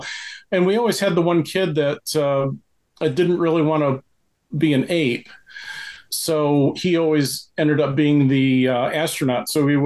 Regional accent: Michigan, United States; I know we had Creature Features out here in California, but we had one that was called The Ghoul that I grew up with back in Michigan.

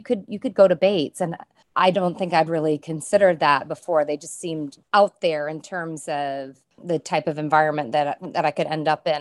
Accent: Cutler, Maine, United States; Yeah, I grew up in Cutler, which is a small fishing village way down east. It's a blink and you'll miss it type of town.

